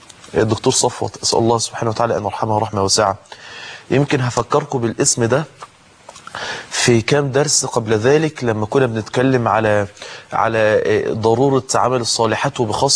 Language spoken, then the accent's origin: Arabic; Mansoura, Dakahlia, Egypt; النهاردة يكون عندنا في المنصورة